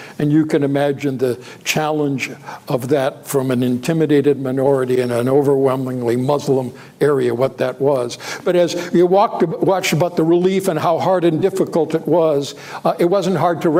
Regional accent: Pacific Northwest, United States; Now, it may have been because I was brought up in the Pacific rainforest up in the Pacific Northwest

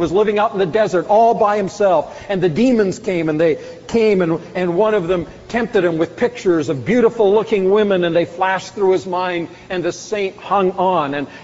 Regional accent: Canada; I don't want to exempt myself as a Canadian from that.

